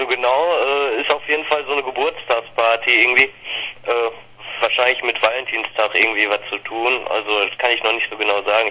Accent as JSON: {"language": "German", "town": "Wesel", "region": "North Rhine-Westphalia", "country": "Germany", "said": "Aber ich komme zum Beispiel aus Wesel."}